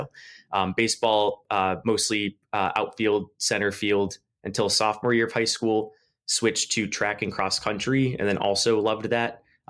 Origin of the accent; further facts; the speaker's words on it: Mount Pleasant, Iowa, United States; born there; I was born in Mount Pleasant, Iowa.